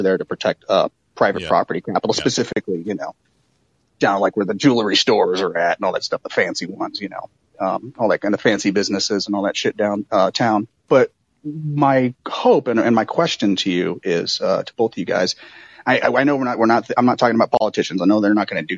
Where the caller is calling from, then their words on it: Oakland, California, United States; We're here from Oakland, California.